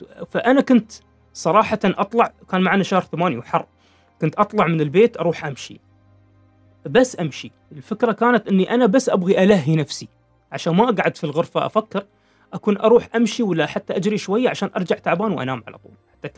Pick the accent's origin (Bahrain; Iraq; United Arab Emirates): United Arab Emirates; أنا بتكلم كوني إماراتي